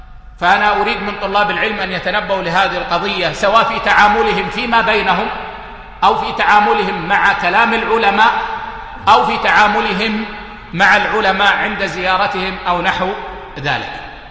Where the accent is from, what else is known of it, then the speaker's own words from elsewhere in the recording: Saudi Arabia; في سماحة المفتي عندنا في السعودية